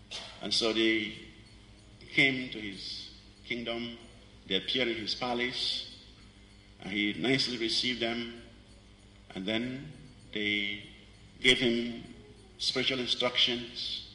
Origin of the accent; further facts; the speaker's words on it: Ghana; I come from Ghana, West Africa.